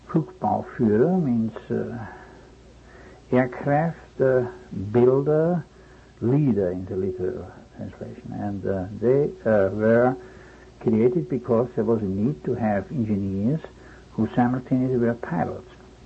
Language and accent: English; Vienna, Austria; English is a second language; and Vienna is my hometown.